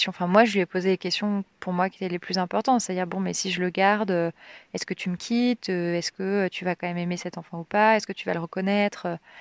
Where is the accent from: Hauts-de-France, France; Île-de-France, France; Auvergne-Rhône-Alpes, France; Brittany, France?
Île-de-France, France; Paris; Donc lui, il est allemand et moi, je viens de Paris.